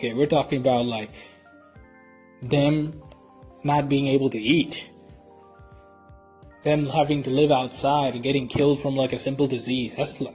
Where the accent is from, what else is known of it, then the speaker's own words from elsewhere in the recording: New York, United States; born there; my parents are from Bangladesh, by the way. I was born in New York, my family, very brown.